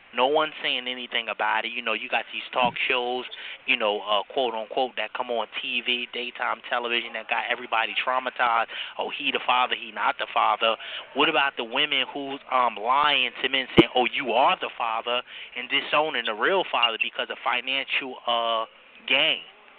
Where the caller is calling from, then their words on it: Newark, New Jersey, United States; I'm calling from New Jersey, Newark, New Jersey.